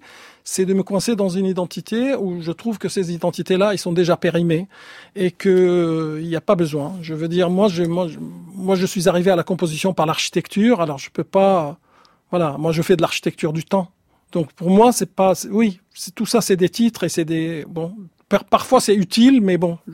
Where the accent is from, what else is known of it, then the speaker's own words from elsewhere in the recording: Aleppo, Aleppo Governorate, Syria; now in Brest, France; j'ai quitté Alep en 2012 pour aller à Brest pour un concert. Et j'ai pas pu rentrer